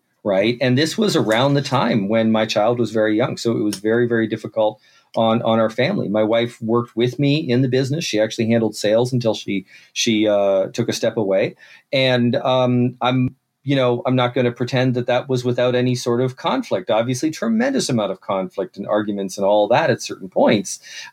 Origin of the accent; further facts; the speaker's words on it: Kitchener-Waterloo, Ontario, Canada; Well, I come from Kitchener-Waterloo. That's where I grew up in Ontario.